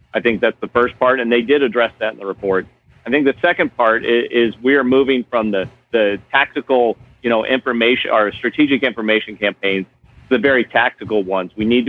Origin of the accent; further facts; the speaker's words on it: Missouri, United States; I mean, my home state of Missouri is ravaged with it right now.